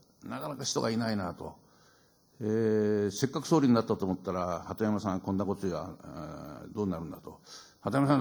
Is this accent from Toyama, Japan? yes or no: no; Yamaguchi, Japan; この人はたまたま私と同郷の山口県出身なもんですから